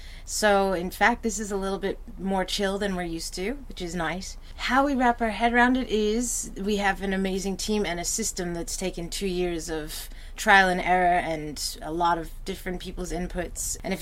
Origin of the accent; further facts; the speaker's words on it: New York, United States; accent: American; American. I'm from New York.